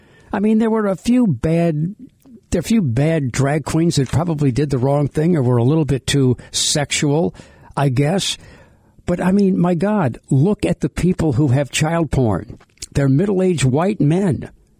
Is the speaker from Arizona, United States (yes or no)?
no; New Orleans, Louisiana, United States; I grew up in New Orleans. My parents took us to the Quarter when we were kids